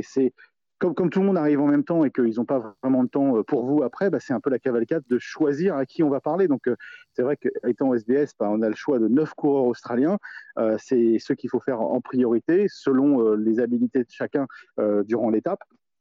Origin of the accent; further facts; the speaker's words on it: France; c'est vraiment beau à voir hein, quand on est français, de voir que c'est un produit qui s'exporte.